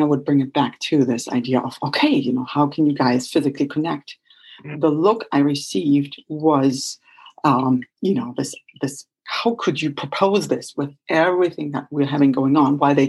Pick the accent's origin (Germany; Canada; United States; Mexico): Germany; English is a second language; growing up in Germany and seeing how, let's say, one cultural system kind of came down and disassembled itself when I was between like 14 and 17 years of age.